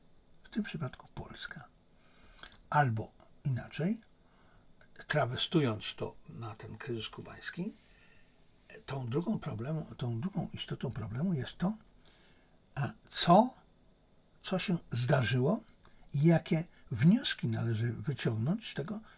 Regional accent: China; Ponieważ też jestem Chińczykiem i też rozumiem ich sposób myślenia.

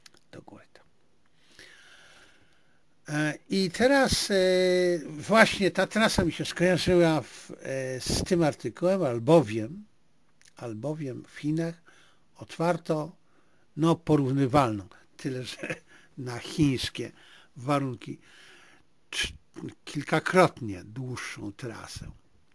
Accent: Zabrze, Silesian Voivodeship, Poland; moje rodzinne miasto Zabrze i ta wioska, której wywodzi się moja rodzina w Tarnowskim, leżały tuż przy tej trasie.

